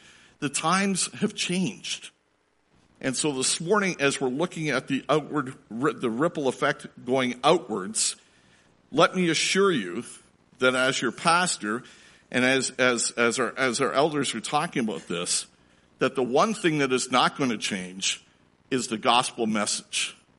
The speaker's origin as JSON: {"language": "English", "town": "Toronto", "region": "Ontario", "country": "Canada", "tie": "born or raised there", "said": "When I was growing up in Toronto, in our part, there were probably three languages that I remember."}